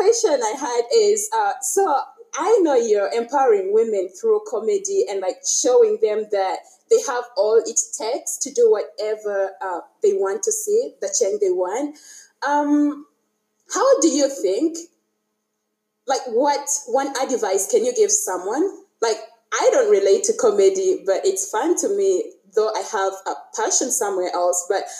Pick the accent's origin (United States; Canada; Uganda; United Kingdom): Uganda; English is a second language; I've been hearing you. I'm from Uganda.